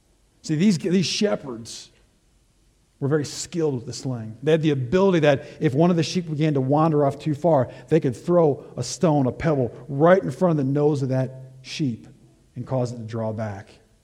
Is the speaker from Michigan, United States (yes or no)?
yes; Detroit, Michigan, United States; Now, I grew up just outside Detroit. There are not many shepherds up there.